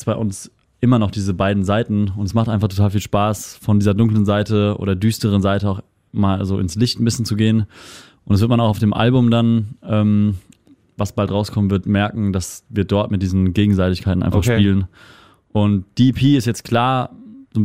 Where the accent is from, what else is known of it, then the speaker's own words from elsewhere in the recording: Spain; jetzt haben wir es gemacht in Spanien, sind in mein Haus, wo ich aufgewachsen bin